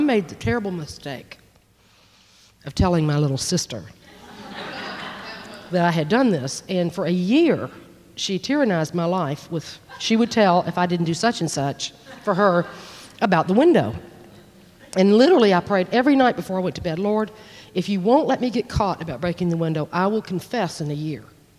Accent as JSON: {"language": "English", "town": "Atlanta", "region": "Georgia", "country": "United States", "tie": "born or raised there", "also_born_or_lived": "Miami, United States", "said": "I grew up in a family, a large family in Atlanta, Georgia. I was born in Miami, and at about six, we moved to Georgia, and I'm the second of six children."}